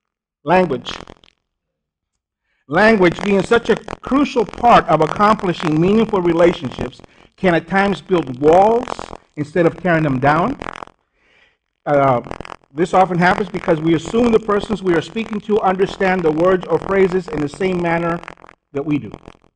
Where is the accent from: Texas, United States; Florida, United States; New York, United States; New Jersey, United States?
Texas, United States; I grew up in South Texas, and I remember having a friend that had moved down from one of the northern states